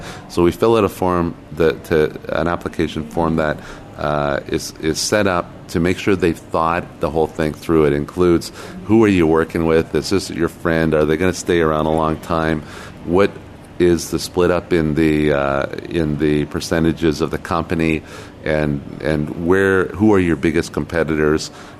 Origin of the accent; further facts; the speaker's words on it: Toronto, Ontario, Canada; I come from Toronto, Canada